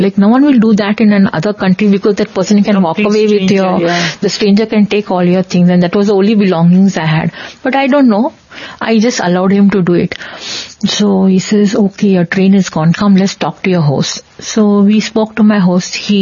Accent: Bangalore, Karnataka, India; I'm from Bangalore. I caught the flight.

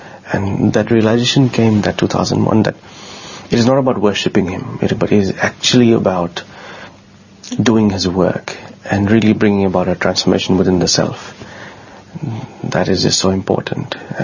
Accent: Fiji; In my home country, Fiji Islands, there are thousands of devotees who never visit a Sai center

